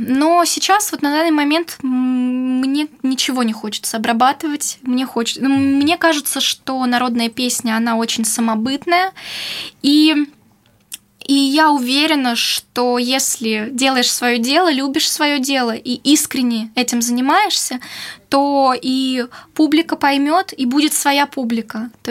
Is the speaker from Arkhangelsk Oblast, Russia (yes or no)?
no; Yegoryevsk, Moscow Oblast, Russia; в Егорьевске, это город, откуда я родом, Московская область.